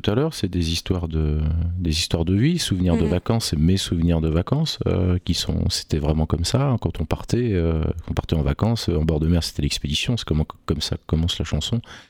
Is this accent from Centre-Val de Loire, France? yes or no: yes; Tours, Centre-Val de Loire, France; moi je suis Tourangeau de Pure Souche.